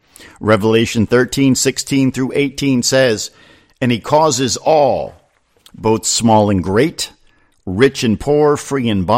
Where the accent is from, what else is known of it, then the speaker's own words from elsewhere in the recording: New Jersey, United States; I can remember as a kid growing up in North Jersey, and my grandparents lived in a cute little town called Summers Point.